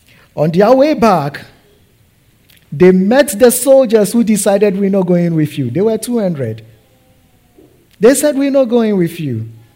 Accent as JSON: {"language": "English", "country": "Ghana", "said": "I am Ghanaian."}